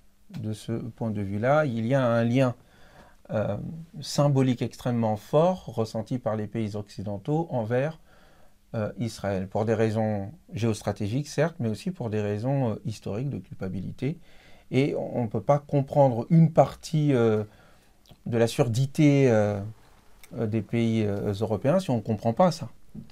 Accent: Senegal; Moi, je viens par exemple du Sénégal.

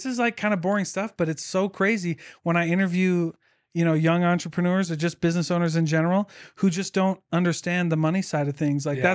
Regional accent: Keokuk, Iowa, United States; I grew up in Keokuk, Iowa. I grew up in the Midwest

